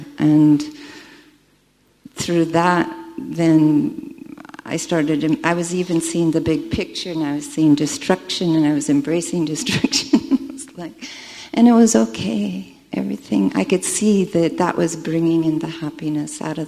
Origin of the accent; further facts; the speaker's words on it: California, United States; I'm from California.